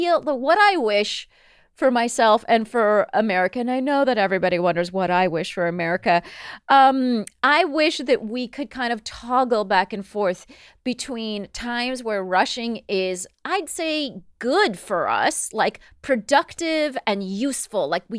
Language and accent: English; West Coast, United States; and I grew up on the West Coast.